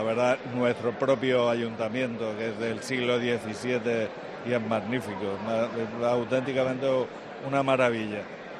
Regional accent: Torredonjimeno, Andalusia, Spain; Me gusta más mi pueblo, que es más tranquilo, y yo me siento muy de pueblo. Pues la verdad que ofrecer, tenemos todo, sobre todo personas, es un tesoro por descubrir Torredón Jimeno y tener el castillo

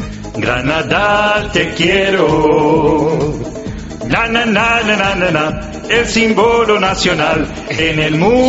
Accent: France; Spanish is a second language; porque como yo soy francés

